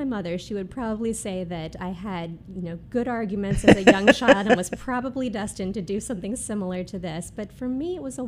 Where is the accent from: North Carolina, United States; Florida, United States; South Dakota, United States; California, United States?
Florida, United States; moved away as an adult; also born or lived in Memphis; And when I left home, I grew up in Southwest Florida. Mm-hmm. I left home when I was 18 to move to Memphis and attend Rhodes College